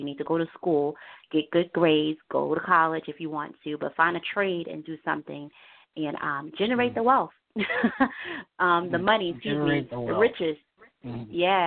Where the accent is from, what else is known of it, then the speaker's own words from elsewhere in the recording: Harlem, New York, United States; I grew up in Harlem. On 152nd Street, yeah. Black community, a culture of Black community.